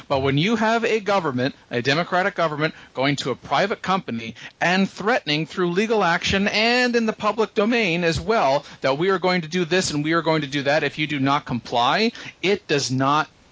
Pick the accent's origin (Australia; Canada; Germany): Canada; If I, as a Canadian, go into the United States